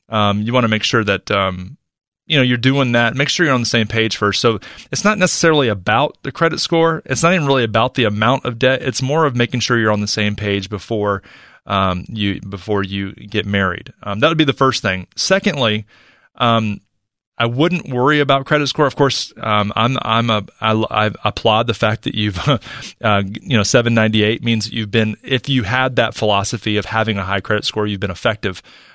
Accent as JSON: {"language": "English", "town": "Charlotte", "region": "North Carolina", "country": "United States", "tie": "born or raised there", "said": "Our next call comes in from Charlotte, North Carolina, my hometown."}